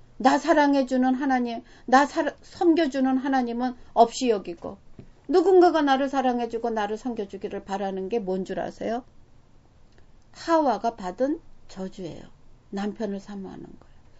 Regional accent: South Korea; also born or lived in Japan; now in United States; 저는 이제 한국 사람으로서 일본에서 아이들을 낳아 키웠습니다.

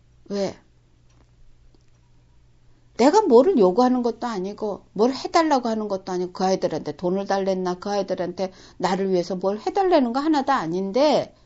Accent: South Korea; 외국인 속에서 나는 한국 사람이에요. 내 나라는 한국이라고 하는 것이 되면

